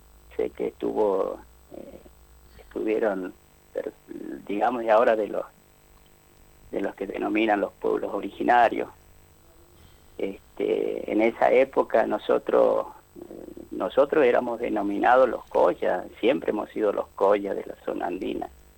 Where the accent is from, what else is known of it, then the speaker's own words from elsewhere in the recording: San Antonio de los Cobres, Salta, Argentina; born there; yo nací en San Antonio de los Cobres, en una zona andina, en medio de la cordillera. Mi madre era de un lugar que se llama Matancía, mi padre de Tranca, que está yendo para la Jujuy con el límite de 6.